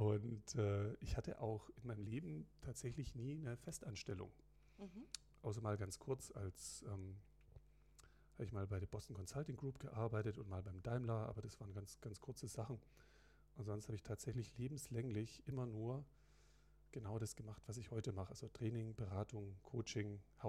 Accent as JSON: {"language": "German", "town": "Stuttgart", "region": "Baden-Württemberg", "country": "Germany", "said": "Ich bin aus Stuttgart, bin 45 Jahre alt"}